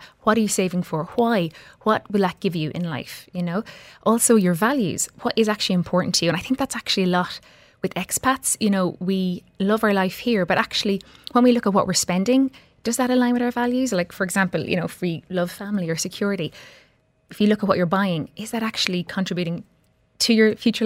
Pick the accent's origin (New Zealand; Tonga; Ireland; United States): Ireland; moved away as an adult; so obviously I'm Irish, and I have to say, like, my parents were pretty good with money. But what really, really affected me was I left Ireland during the last financial recession.